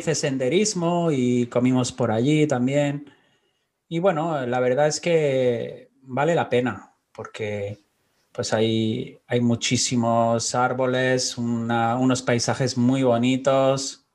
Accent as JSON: {"language": "Spanish", "town": "Almería", "region": "Andalusia", "country": "Spain", "said": "de Profe de Flele y yo soy de Almería, de Andalucía también."}